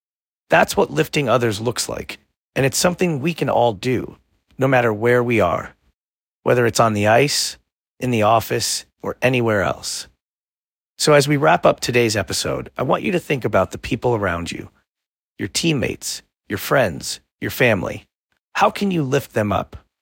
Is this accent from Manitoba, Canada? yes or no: yes; Winnipeg, Manitoba, Canada; growing up in Winnipeg, I had to get creative if I wanted to play hockey.